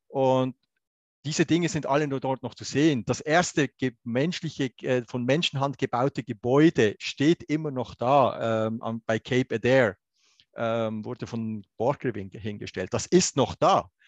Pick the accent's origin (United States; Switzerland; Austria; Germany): Switzerland; Das schmerzt mich als Schweizer schon sehr.